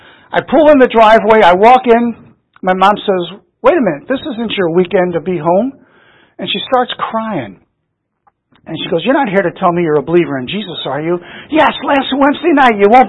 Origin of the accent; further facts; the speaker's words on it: St. Louis, Missouri, United States; I was born and raised in St. Louis and brought up in a very, very non-religious Jewish home, a Reformed Jewish home.